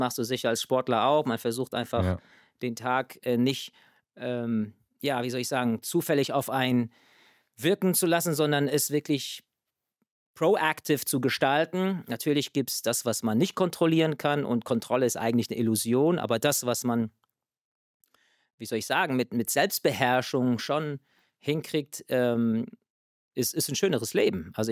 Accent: United States; wir hatten ja US-Pässe und in Europa als Amerikaner

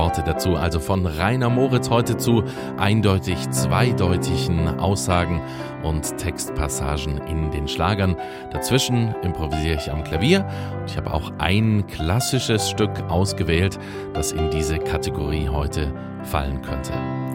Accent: Baden-Württemberg, Germany; Wir kommen ja beide aus Schwaben ursprünglich

